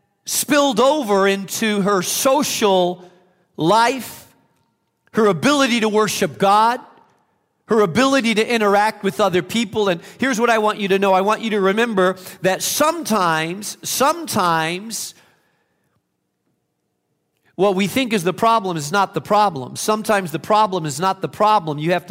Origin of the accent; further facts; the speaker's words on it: Spain; moved away as an adult; I grew up in Spain, and I lived in a little village of 200 people and went to a one-room schoolhouse, and there were sheep and oxen that ran around the village, and I spoke Spanish, and I went to church in a stable